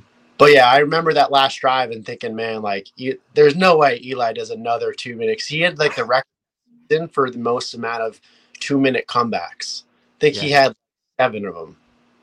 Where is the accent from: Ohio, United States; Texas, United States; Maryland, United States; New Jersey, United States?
New Jersey, United States; Actually, I grew up in the Central Jersey, so I had Jets and Giants games playing all the time.